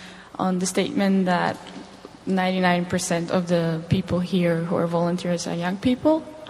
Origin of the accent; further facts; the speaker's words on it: North Macedonia; I come from Macedonia.